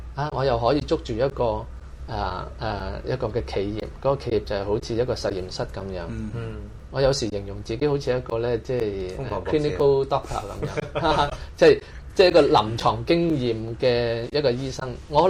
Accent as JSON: {"language": "Cantonese", "region": "Guangdong", "country": "China", "said": "又係我哋廣東人、中國人嘅文化遺產嚟"}